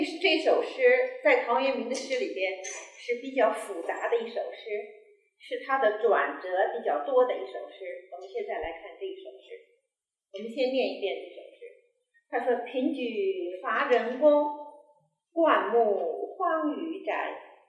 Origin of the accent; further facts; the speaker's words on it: Beijing, China; born there; 但是我是在北京出生的，所以我不会念入声，念起来是不对的。